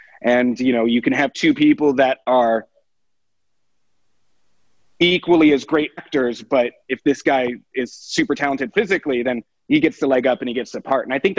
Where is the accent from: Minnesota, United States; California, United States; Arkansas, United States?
California, United States; also born or lived in Hawaii; And I was born in Hawaii on a military base there, and we started martial arts there. And then we moved to California.